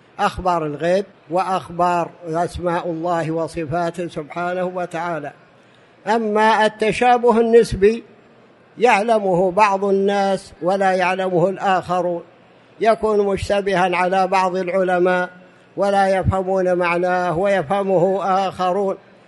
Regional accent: Saudi Arabia; بعضهم يقولون ثلث الليل الأخير عندنا في السعودية

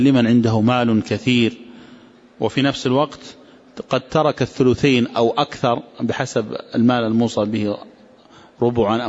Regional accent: Najd, Saudi Arabia; لكن عندنا في نجد إذا قال أوصيت بثلث مالي

